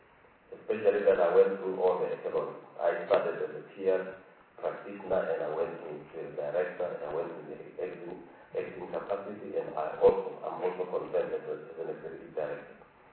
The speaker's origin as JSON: {"language": "English", "region": "Limpopo", "country": "South Africa", "said": "I come from Limpopo"}